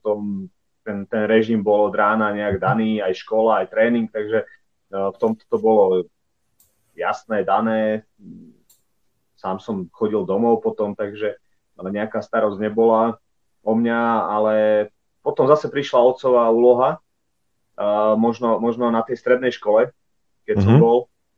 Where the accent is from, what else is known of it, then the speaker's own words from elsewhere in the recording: Demänová, Žilina Region, Slovakia; A mal som asi 6 rokov, keď u nás v Demenovej, tam, kde bývam, sme boli niekde na prechádzke